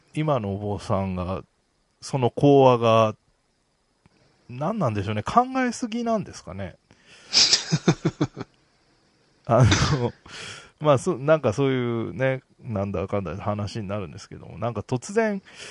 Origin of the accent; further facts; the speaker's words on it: Hiroshima, Japan; now in Tokyo, Japan; まあうちの田舎はかなり山の方なんですけどもね